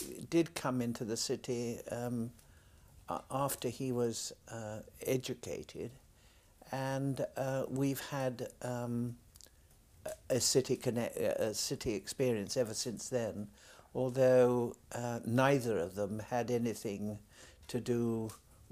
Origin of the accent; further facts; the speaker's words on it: Uckfield, South East England, United Kingdom; born there; I was born in Sussex in a little village called Uckfield on the 14th of June 1918, a very long time ago now.